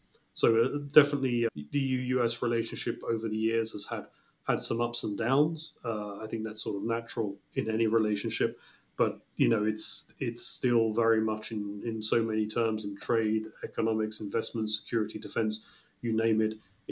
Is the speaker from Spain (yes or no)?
no; United Kingdom; You can tell from my accent, I'm British, but I'm a dual national. I'm also Italian, very, very, very proud to have that as well.